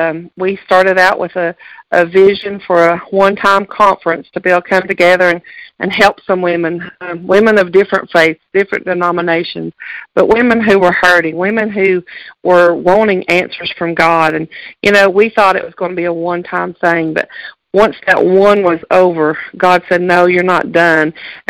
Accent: Maryville, Tennessee, United States; I was born here in Maryville, Tennessee. I've lived here all my life.

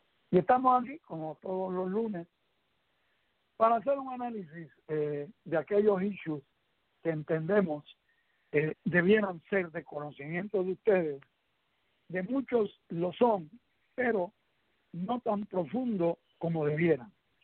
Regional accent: Puerto Rico; Aquí quienes componen los partidos políticos somos los puertorriqueños del sistema

